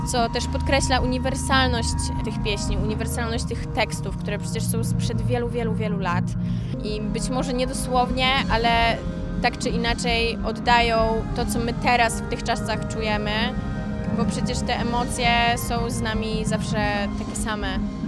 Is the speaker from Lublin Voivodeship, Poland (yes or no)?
yes; Biłgoraj, Lublin Voivodeship, Poland; wtedy była wielka celebracja tegoż wydarzenia w Biłgoraju i zawsze jako dzieciak uczestniczyłam w tym